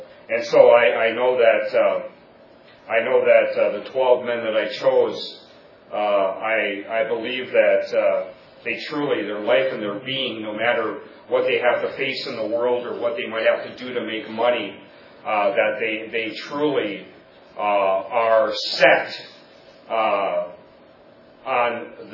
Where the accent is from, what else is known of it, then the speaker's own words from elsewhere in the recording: Boscobel, Wisconsin, United States; I'm from God's country, Boscobel, Wisconsin.